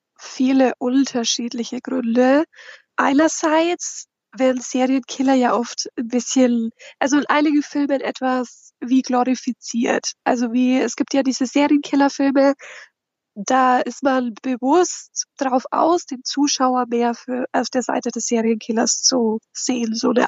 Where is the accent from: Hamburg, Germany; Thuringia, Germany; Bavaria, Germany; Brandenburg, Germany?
Bavaria, Germany; Also ich komme aus der Nähe von Nürnberg, schon in Frankenland.